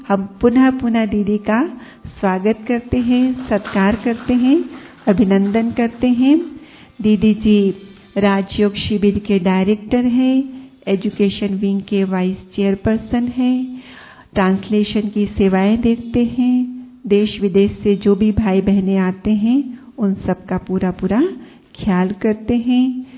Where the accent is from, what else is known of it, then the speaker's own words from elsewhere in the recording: Nagpur, Maharashtra, India; चूंकि हम ओरिजिनली महाराष्ट्र से निकले हैं, तो नागपुर सब छोड़ से हैं हम, तो नागपुर में रहे